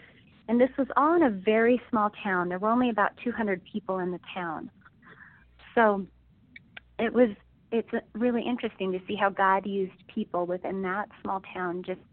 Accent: Montana, United States; I grew up in Montana.

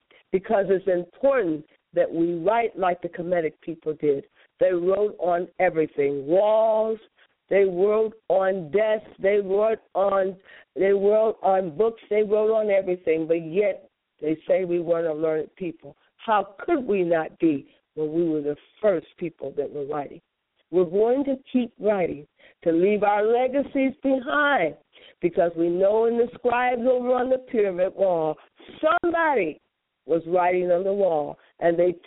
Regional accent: Gary, Indiana, United States; I like to employ all those from my hometown, from Gary, Indiana, to get up off of that thing and write something and put it to pen and paper.

